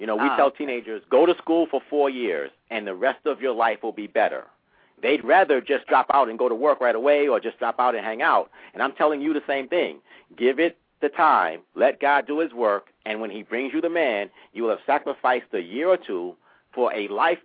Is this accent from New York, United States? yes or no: yes; New York City, New York, United States; I'm from New York City, so I knew that one.